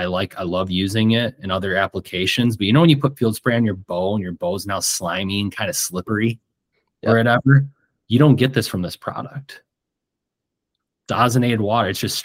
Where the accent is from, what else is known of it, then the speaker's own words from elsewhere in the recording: Midwest, United States; I'm from the Midwest, so this is Midwest goodbye.